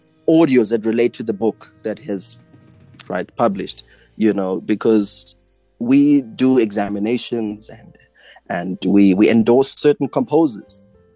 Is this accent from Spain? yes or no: no; South Africa; myself as a South African musician